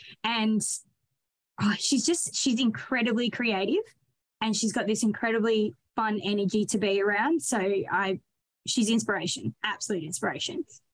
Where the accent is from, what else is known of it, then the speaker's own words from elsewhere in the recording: Drouin, Victoria, Australia; And I'm from Druin, which is in Gippsland in Victoria.